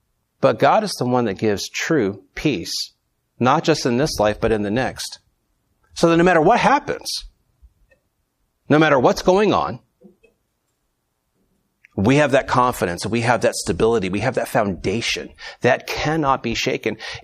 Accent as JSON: {"language": "English", "region": "Florida", "country": "United States", "said": "Now, I'm from Florida, and we build on the sand down there."}